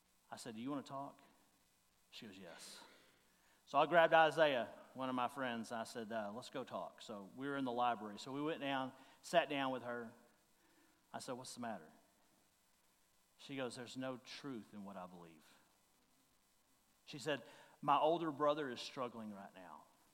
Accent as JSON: {"language": "English", "region": "Texas", "country": "United States", "said": "I said, well, we're from Texas. We're evangelical Christians."}